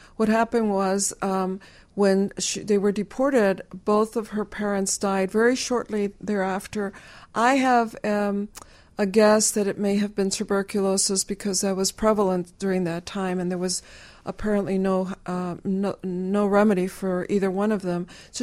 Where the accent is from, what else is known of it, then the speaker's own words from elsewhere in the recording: Chicago, Illinois, United States; I talk about my growing up in Chicago and how it was in my home